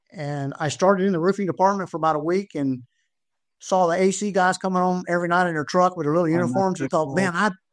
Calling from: Camp Lejeune, North Carolina, United States; I am joining you from Camp Lejeune, North Carolina.

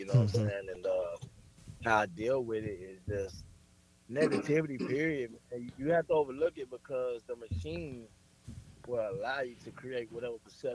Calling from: Austin, Texas, United States; Austin, Texas.

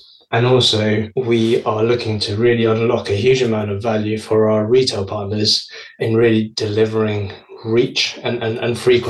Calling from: London, United Kingdom; I'm calling in from London, U.K.

